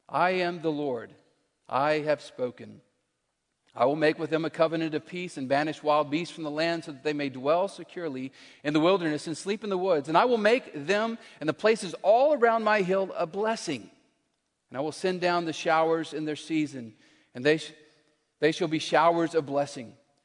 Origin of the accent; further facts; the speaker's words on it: Texas, United States; I grew up in West Texas. That'll explain some of the lack of intelligence. We didn't have the best education out there.